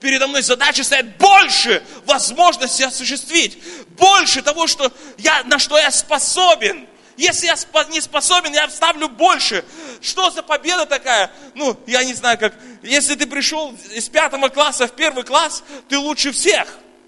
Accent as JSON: {"language": "Russian", "country": "Kazakhstan", "said": "А мы из Казахстана."}